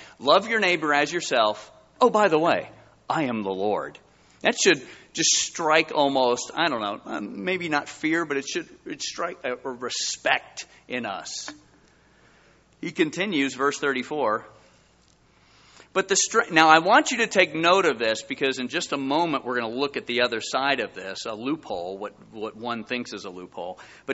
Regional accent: Edison, New Jersey, United States; Well, I'm from Edison, New Jersey. I am too!

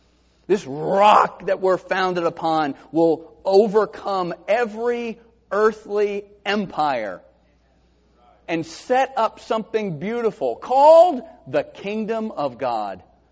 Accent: Valdosta, Georgia, United States; I grew up in Valdosta High School.

